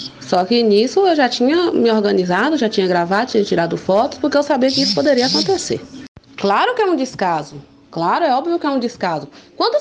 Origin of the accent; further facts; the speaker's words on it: Guanambi, Bahia, Brazil; E como sou de Guanambi, sou guanambiense, nasci aqui, pago meus impostos, né?